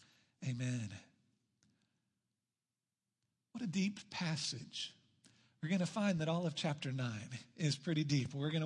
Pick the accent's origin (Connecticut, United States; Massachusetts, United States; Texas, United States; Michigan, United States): Texas, United States; I want to share one of the things that I love about being a Texan, and that's the word y'all.